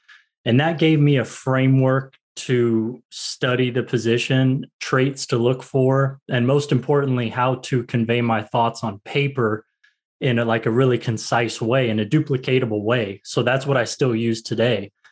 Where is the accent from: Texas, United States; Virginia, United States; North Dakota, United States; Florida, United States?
Florida, United States; and I grew up in Florida. So high school football there is pretty big.